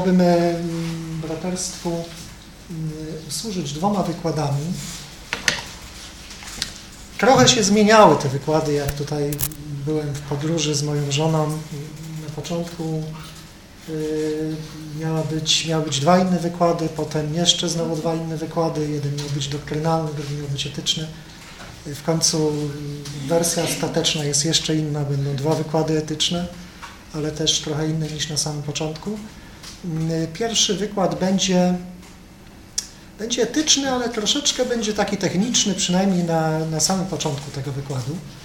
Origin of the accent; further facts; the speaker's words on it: Poznań, Greater Poland Voivodeship, Poland; jestem z Poznania. Jestem ze zboru, który mieści się przy ulicy Kręcowej.